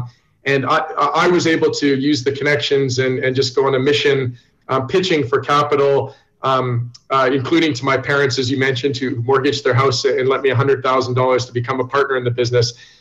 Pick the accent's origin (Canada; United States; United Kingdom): Canada; I'm Canadian, and I found myself working in Zambia